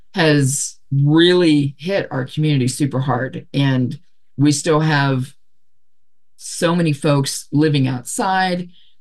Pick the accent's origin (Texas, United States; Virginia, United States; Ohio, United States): Texas, United States; Dallas; now in Oregon, United States; I am originally from Dallas, Texas, but I've been here since 97.